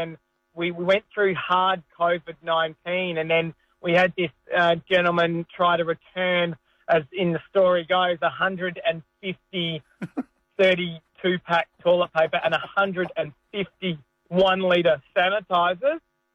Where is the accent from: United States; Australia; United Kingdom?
Australia; I would be honoured to do that and show the Australian people that we are really Australian.